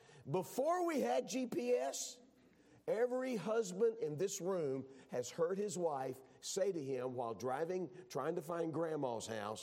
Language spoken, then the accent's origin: English; Texas, United States; But again, I'm a Texan, and so I kind of, forgive me, you grow up watching the old, you know, Westerns